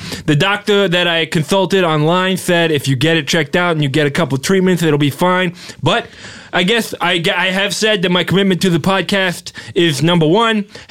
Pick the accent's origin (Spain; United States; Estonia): Spain; Barcelona, Catalonia; English is a second language; My thing is that I have an accent. I'm from Barcelona